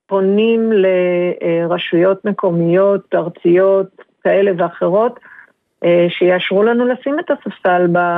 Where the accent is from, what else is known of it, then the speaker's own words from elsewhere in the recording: Tzoran, Central District, Israel; אנחנו מצורן